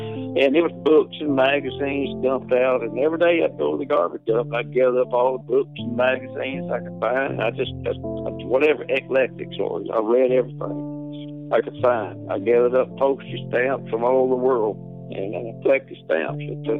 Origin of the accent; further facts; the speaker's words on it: Brewton, Alabama, United States; And the last 8 years of school was in Bruton, Alabama. That's where I grew up. Growing up in Bruton, you know, I went to a little country school